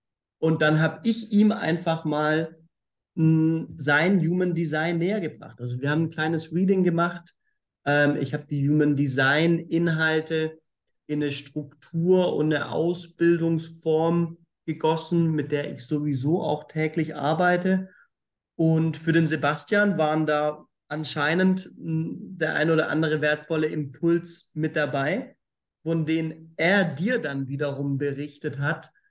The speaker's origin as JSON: {"language": "German", "region": "Swabia", "country": "Germany", "said": "Ich bin Schwabe."}